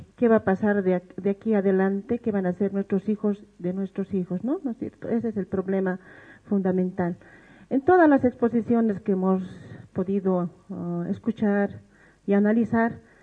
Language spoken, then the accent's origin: Spanish; Oruro, Bolivia; Vengo de Oruro, representando a las organizaciones sociales de la FEDJUVE.